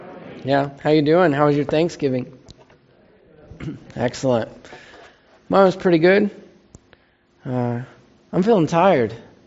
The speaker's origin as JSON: {"language": "English", "town": "Salt Lake City", "region": "Utah", "country": "United States", "said": "My dad told you already, but I'm from Salt Lake City, Utah."}